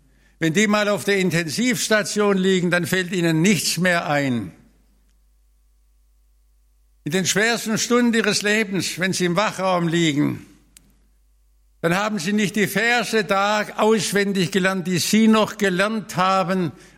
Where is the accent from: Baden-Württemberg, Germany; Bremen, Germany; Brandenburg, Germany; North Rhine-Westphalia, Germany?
Baden-Württemberg, Germany; Stuttgart; Man hat zuerst bestrahlt, war bei uns in Stuttgart. Und wir haben dann über Monate das miterlebt. Ich war damals ein Junge mit 14 Jahren.